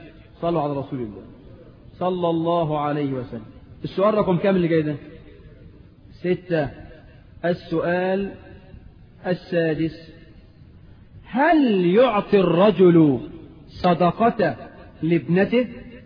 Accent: Egypt; في عرفنا كمصريين؟

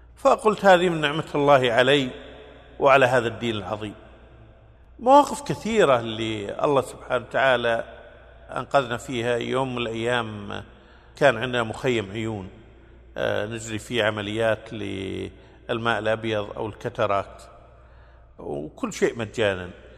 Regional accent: Kuwait; أنا من أرض مكة أنا من الكويت والكويت في أرض مكة مسكوني،

